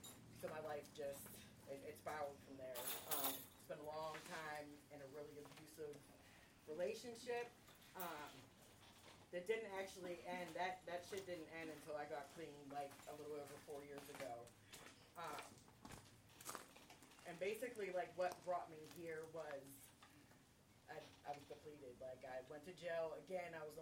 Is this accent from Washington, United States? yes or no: no; Philadelphia, Pennsylvania, United States; also born or lived in Indiana, Pennsylvania; Originally from Indiana, PA, I grew up in Philadelphia.